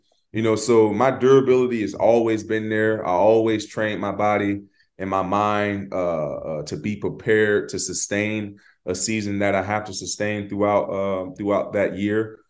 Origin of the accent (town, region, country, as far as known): Florida, United States